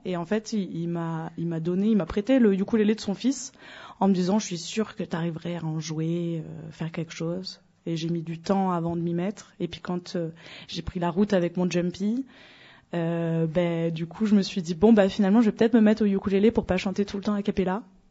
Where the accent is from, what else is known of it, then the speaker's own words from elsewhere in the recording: Normandy, France; also born or lived in Rouen; quand j'étais encore à Rouen, parce que moi je suis originaire de Normandie.